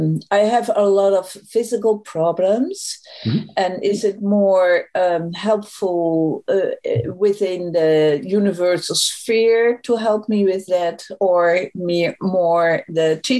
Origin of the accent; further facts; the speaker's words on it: Netherlands; English is a second language; Well, I'm from Netherlands